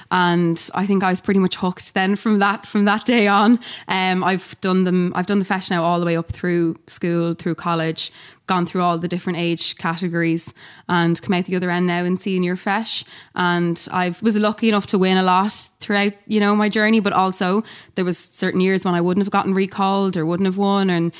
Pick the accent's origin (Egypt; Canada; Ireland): Ireland; Dublin, Leinster; I'm 23 years of age and I'm a mezzo-soprano born and raised in Dublin.